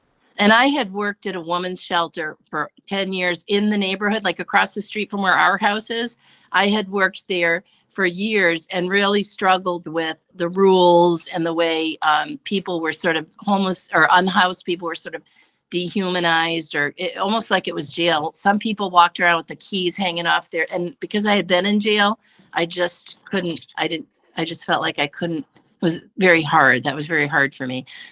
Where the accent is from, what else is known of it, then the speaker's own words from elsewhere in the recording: Hartford, Connecticut, United States; So we moved in with my family in Hartford. I'm from Hartford.